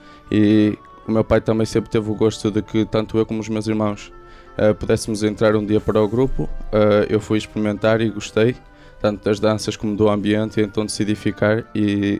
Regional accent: Braga, Norte, Portugal; de Braga, danças são muito características da região, então é uma forma de manter a tradição

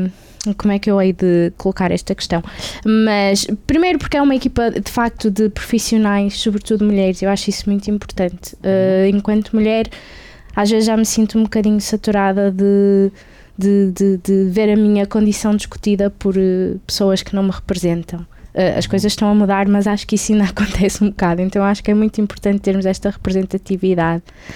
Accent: Porto, Portugal; eu vivo no Porto e sou do Porto.

